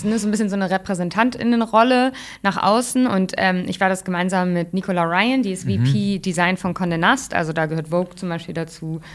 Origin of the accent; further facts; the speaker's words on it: Hamburg, Germany; Ich komme ja aus Hamburg, ich bin auf der langen Reihe aufgewachsen.